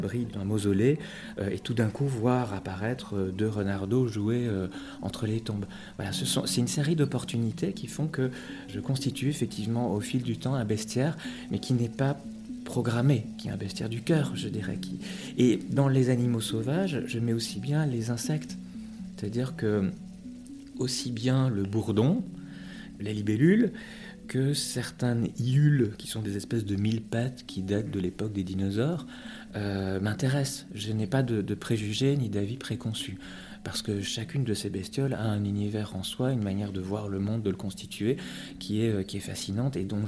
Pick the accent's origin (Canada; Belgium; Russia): Belgium; Je viens de Belgique, pour moi la Belgique, c'est une immense ville.